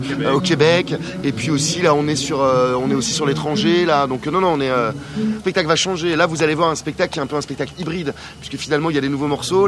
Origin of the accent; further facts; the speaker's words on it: Paris, Île-de-France, France; Moi je suis parisien